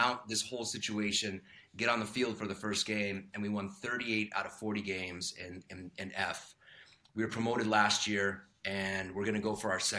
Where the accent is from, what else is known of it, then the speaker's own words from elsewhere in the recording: Italy; You know, I grew up in Italy, so I was such a fan of Serie A in its heyday